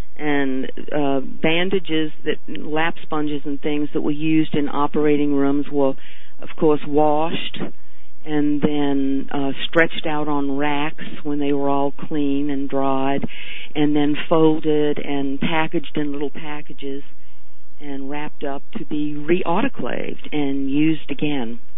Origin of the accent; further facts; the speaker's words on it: New Orleans, Louisiana, United States; I'm from New Orleans, and I was born here and mostly educated here.